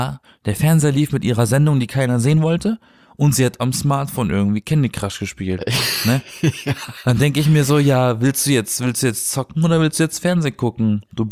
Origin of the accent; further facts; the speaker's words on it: Baden-Württemberg, Germany; ich komme aus einer Berggegend, ich komme aus dem Schwarzwald, ne? Da sind eigentlich viele Skigebiete.